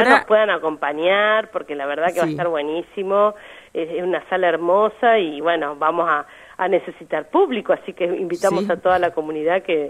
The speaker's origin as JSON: {"language": "Spanish", "town": "Las Flores", "region": "Buenos Aires Province", "country": "Argentina", "said": "nosotros venimos de Las Flores, provincia de Buenos Aires."}